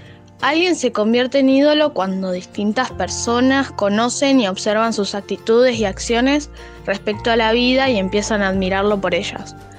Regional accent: Río Negro, Argentina; de Río Negro.

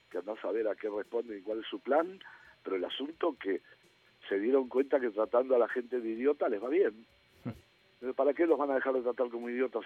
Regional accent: Argentina; yo como argentino me daba siempre un poquito de tristeza compararme con el grupo de comediantes uruguayos

